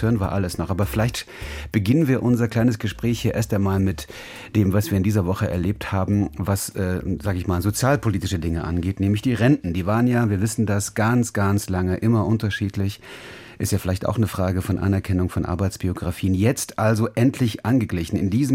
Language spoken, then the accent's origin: German; East Germany, Germany; born there; Geboren im Osten der Republik, muss man in dem Zusammenhang vielleicht auch sagen.